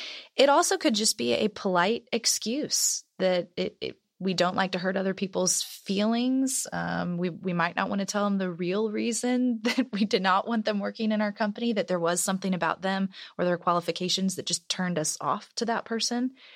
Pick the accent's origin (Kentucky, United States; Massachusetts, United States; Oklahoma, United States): Kentucky, United States; I grew up in Kentucky and I had to leave for a while, but now I'm back and this is what I love about Kentucky.